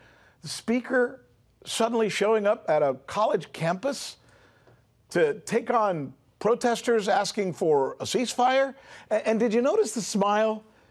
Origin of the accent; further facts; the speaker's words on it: United States; I mean, I'm sorry, but when I watched this as an American